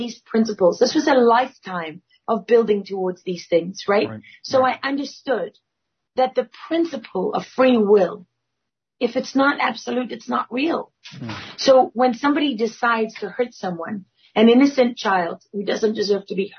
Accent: South Africa; growing up in South Africa under apartheid, there were people that were behind bars because of the color of their skin

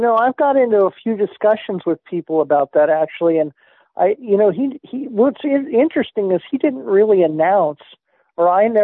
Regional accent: United States; You know, sir, that's, as an American, sir, born and raised, that's very embarrassing.

